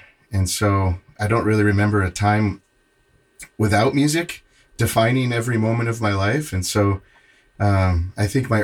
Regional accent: Indiana, United States; also born or lived in Nebraska / California / Chicago; I grew up in Indiana, went to school in Nebraska, and then moved out to California for a year and played a few shows out there, and then moved back to the Midwest in Chicago.

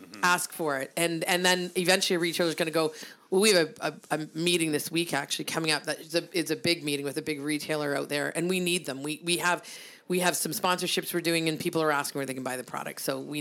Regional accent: Brantford, Ontario, Canada; we're two chicks from Brantford, Ontario

